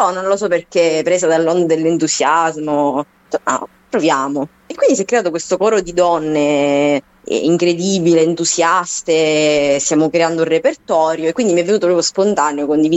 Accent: Avola, Sicily, Italy; io sono di Avola, quindi comunque ho sentito queste storie raccontate proprio dai miei parenti che le hanno vissute

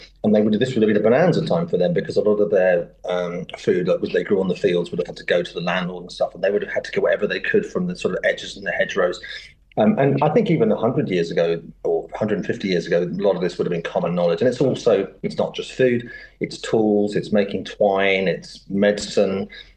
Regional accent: South East England, United Kingdom; when I was a kid, I grew up in the New Forest, and which was like a wild sort of Christopher Robin type childhood, climbing trees, you know, building dams and rafts and things.

